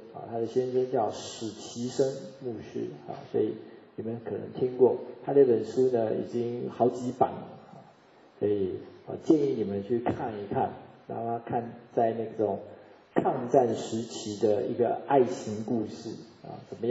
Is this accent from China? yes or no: yes; China; 我们中国人很少那个你的盘子是黑色的